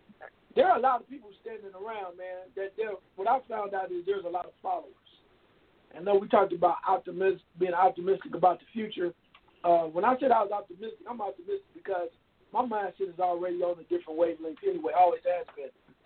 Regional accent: Dayton, Ohio, United States; like I said, when I grew up in Dayton, Ohio, bro

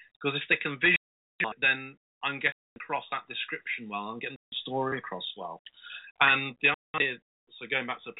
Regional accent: Wellingborough, East Midlands, United Kingdom; When I was growing up in Wellingborough, there was a woman who used to stand in the market square there

